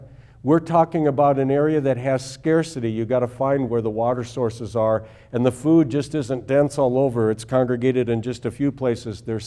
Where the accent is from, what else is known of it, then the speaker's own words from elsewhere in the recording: Iowa, United States; I have to say that because I'm from Iowa, and whenever we went north in Minnesota to go fishing, everybody said, from Iowa, what are you fishing, bullheads up here?